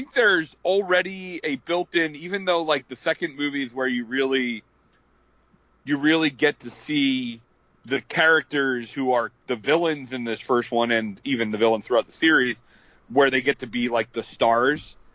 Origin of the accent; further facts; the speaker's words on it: Northeast, United States; Because I'm from the Northeast